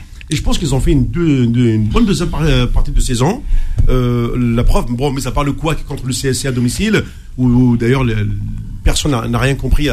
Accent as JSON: {"language": "French", "country": "Algeria", "said": "Quand je leur dis que je suis algérien, quand on parle de foot, le premier mot qui vient à la bouche, c'est JSK."}